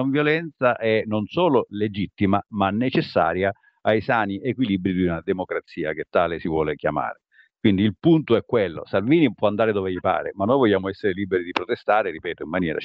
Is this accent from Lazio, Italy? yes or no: no; Sicily, Italy; punto di vista di un siciliano vi assicuro che condivido in pieno questo tipo di timore